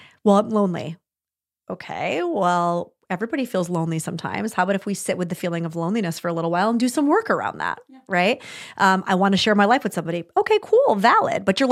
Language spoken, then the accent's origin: English; New York, United States; because as the New Yorker, I tend to be like, listen, own your shit.